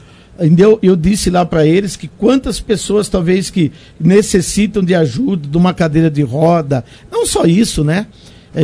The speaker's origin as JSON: {"language": "Portuguese", "country": "Brazil", "tie": "born there", "said": "E eu falo que eu tenho orgulho da Vila Gadini, porque ali foi onde eu nasci também, né?"}